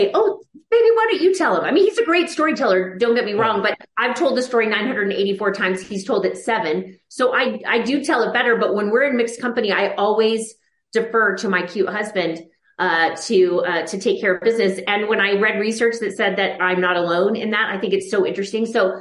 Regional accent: Texas, United States; So the truth is, I'm Italian and I'm Texan. So in my DNA is storytelling.

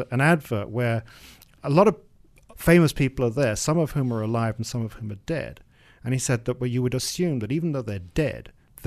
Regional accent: Malaysia; also born or lived in Europe; when I remember growing up in Europe and people would ask me, where you're from? And say, Malaysia.

